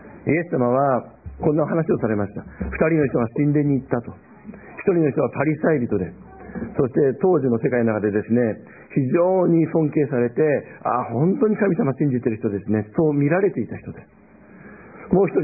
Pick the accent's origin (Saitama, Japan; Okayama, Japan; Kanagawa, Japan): Okayama, Japan; 私たち岡山県民はですね